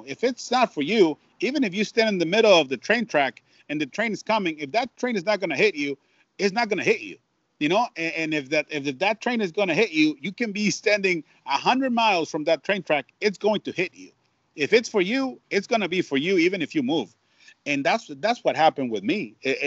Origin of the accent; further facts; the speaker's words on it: Tijuana, Baja California, Mexico; English is a second language; this custodian, born and raised in Tijuana, Mexico, who didn't speak a word of English before he was, 1920